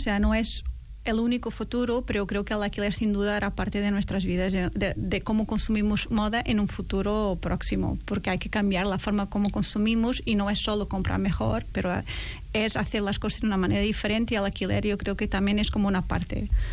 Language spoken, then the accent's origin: Spanish; Portugal; Spanish is a second language; now in Spain; yo soy portuguesa, me gustaría crecer para Portugal